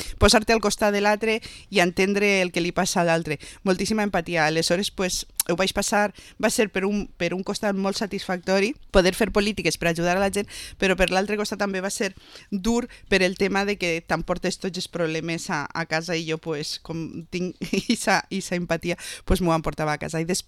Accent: Vila-real, Valencian Community, Spain; jo soc molt envaisadora de Vila-real

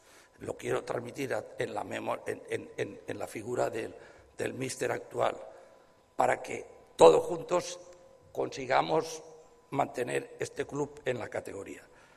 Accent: Villarreal, Valencian Community, Spain; que soy de Villarreal, de Castellón, de todos los lados, de todos los pueblos de la provincia de Castellón

